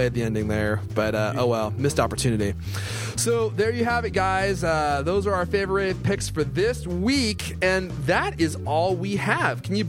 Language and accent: English; Seattle, Washington, United States; So I like that about them because I'm from Seattle as well.